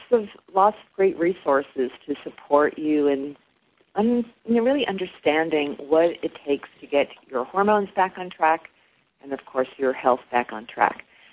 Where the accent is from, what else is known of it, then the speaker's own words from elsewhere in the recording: New Jersey, United States; now in Oklahoma, United States; I live in Oklahoma, but I grew up there in New Jersey. So even though I'm a Jersey girl, I consider myself kind of New Yorkish.